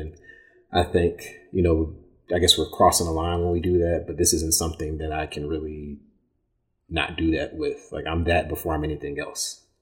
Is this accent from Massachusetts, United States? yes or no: no; Ferguson, Missouri, United States; being born and raised in Ferguson, Missouri, like 2 weeks before my freshman year is when Michael Brown got shot.